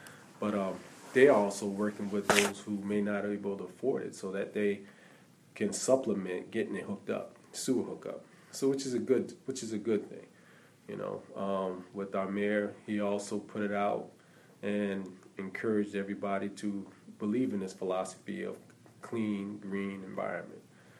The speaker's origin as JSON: {"language": "English", "town": "Hilton Head", "region": "South Carolina", "country": "United States", "tie": "born or raised there", "said": "when I was growing up in Hilton Head, one of the things that I felt was very good was going to the rec center after school"}